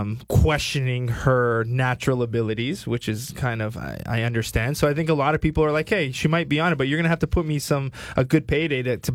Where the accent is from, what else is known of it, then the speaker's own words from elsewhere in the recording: Canada; It doesn't just because I'm from Canada doesn't mean I love the cold.